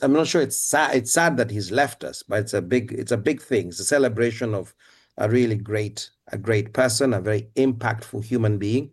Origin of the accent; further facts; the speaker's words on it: Kenya; I think for many of us growing up in Kenya and many people growing up in Africa, our first meeting, if you wish, of Ngugi was through his books